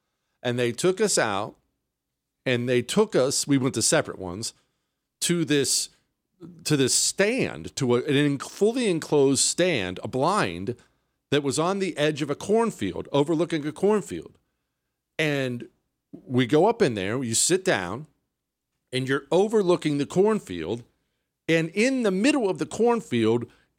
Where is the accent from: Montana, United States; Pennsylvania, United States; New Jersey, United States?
Montana, United States; I grew up in Montana. That's where we used to go hunt deer.